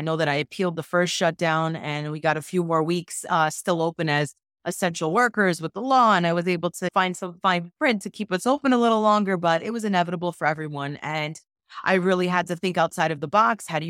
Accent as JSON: {"language": "English", "region": "New York", "country": "United States", "said": "You know, I'm from New York, so corner delis, there are many."}